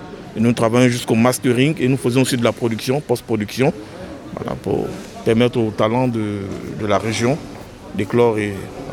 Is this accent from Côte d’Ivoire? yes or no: yes; Côte d’Ivoire; Originaire de la Côte d'Ivoire.